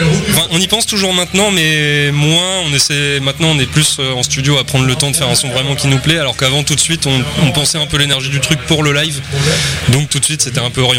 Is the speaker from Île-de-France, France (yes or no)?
no; Normandy, France; now in Caen, France; Alors on n'est pas originaire de Caen, mais on habite à Caen.